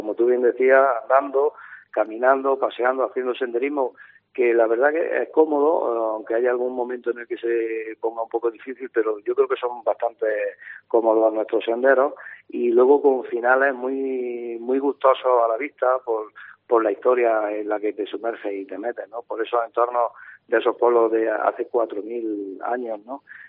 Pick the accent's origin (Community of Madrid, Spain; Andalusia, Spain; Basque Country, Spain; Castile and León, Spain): Andalusia, Spain; somos muy andaluces y muy orgullosos de serlo